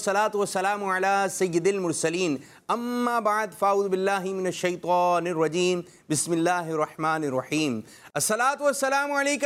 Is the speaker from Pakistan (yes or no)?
yes; Pakistan; جی ہاں، ہم پاکستانی ہیں۔